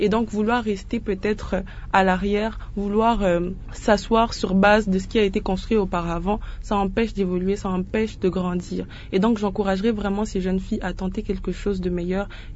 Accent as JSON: {"language": "French", "town": "Matadi", "region": "Kongo Central", "country": "DR Congo", "said": "Je venais de Matadi, comme je l'ai dit tantôt, et j'ai effectué mon test à Kinshasa."}